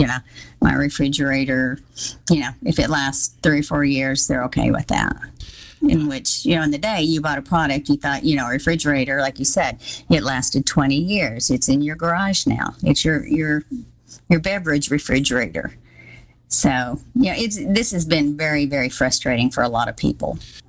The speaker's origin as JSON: {"language": "English", "region": "Texas", "country": "United States", "said": "To start out … I'm from Central Texas."}